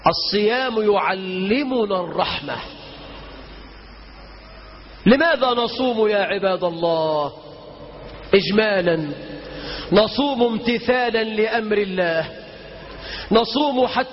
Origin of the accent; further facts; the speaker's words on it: Egypt; اللهم اجعل بلدنا مصر أمنا أمانا، رخاء سخاء، وسائر بلاد المسلمين.